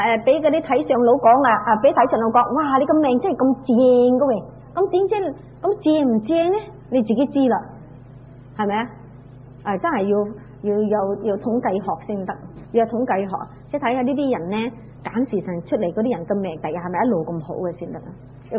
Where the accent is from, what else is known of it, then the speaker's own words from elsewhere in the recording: China; 我哋中国人就冇话讲创造物主定我哋，我哋自己系埋怨自己，我哋中国人埋怨自己咩啊